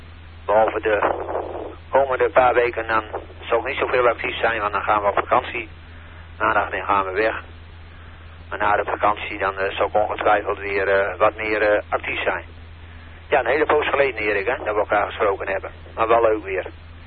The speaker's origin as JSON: {"language": "Dutch", "town": "Huizen", "region": "North Holland", "country": "Netherlands", "said": "Wij komen oorspronkelijk uit Huizen, hè. En dan zeg jou denk ik wel genoeg."}